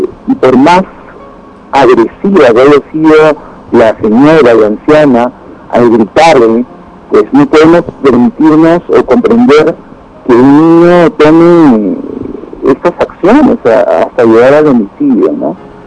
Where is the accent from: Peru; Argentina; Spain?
Peru; eso es algo que debemos tratar de tener en cuenta como peruanos